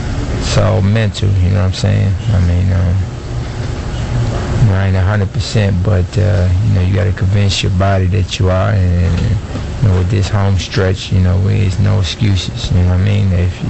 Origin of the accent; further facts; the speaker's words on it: Washington, District of Columbia, United States; Washington, D.C.